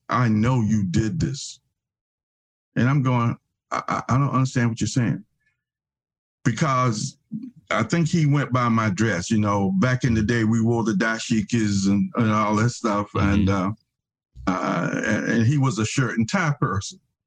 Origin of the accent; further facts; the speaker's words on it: North Carolina, United States; Okay. I'm from Eastern North Carolina, grew up on a farm. My parents were tenant farmers.